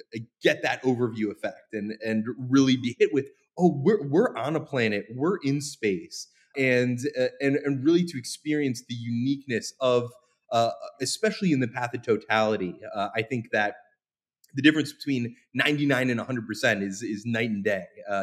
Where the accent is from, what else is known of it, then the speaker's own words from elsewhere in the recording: Florida, United States; And to clarify, yeah, I grew up in Florida, actually, and went to space camp as a kid.